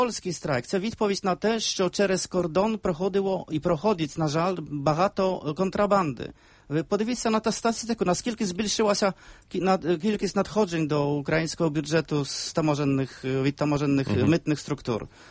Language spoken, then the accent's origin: Ukrainian; Poland; Ukrainian is a second language; ми можемо довести, що ми, поляки, але також і ви, українці, зробили дуже багато на цьому кордоні